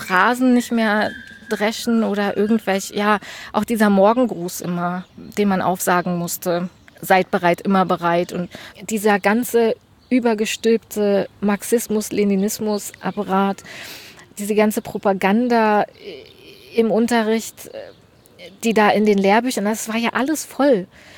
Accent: Germany; meine Kindheit in der DDR in den 80ern.

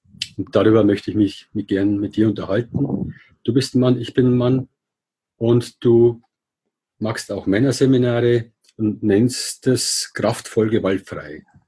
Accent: Regensburg, Bavaria, Germany; ich komme aus Regensburg

